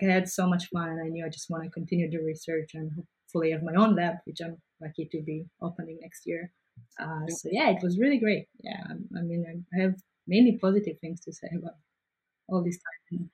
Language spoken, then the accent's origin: English; Israel; And I come from Israel, where you choose your major when you start college, not afterwards.